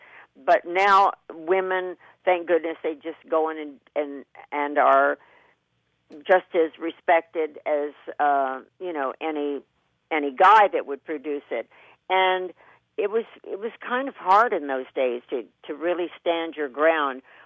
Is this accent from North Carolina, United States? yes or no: no; Kentucky, United States; To me, growing up in Kentucky with cornfields and wheat fields, it was, and it had a lot of gospel influence